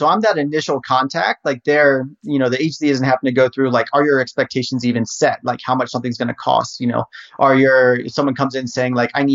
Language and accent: English; Harrisonburg, Virginia, United States; I was born and raised in Virginia and wanted to go to university to do basically video production. So I was raised in Harrisonburg, and James Madison University is there.